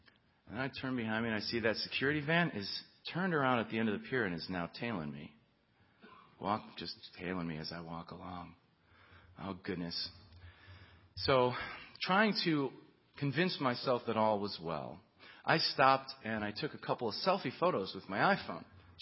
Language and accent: English; Illinois, United States; I grew up on Lake Michigan, biking up and down Lake Michigan. I used to bike along Navy Pier.